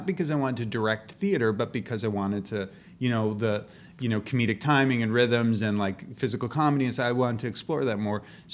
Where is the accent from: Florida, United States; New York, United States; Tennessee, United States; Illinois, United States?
New York, United States; New York City; so I grew up in New York City, mm-hmm. and I saw some theater when I was a kid